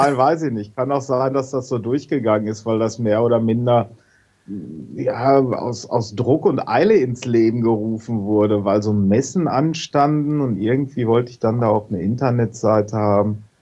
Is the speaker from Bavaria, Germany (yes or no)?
no; Letmathe, North Rhine-Westphalia, Germany; born there; also born or lived in Hagen; now in Witten, Germany; Ich bin geboren in Letmathe, habe Jahrzehnte in Hagen gewohnt und bin jetzt nach Witten gezogen und wohne hier seit einem Jahr.